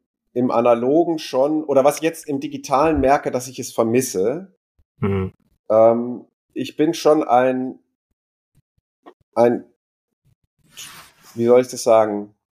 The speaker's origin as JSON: {"language": "German", "country": "Switzerland", "said": "Ich bin Schweizer von meiner Nationalität. Das hört ihr zwar nicht, das ist aber trotzdem so."}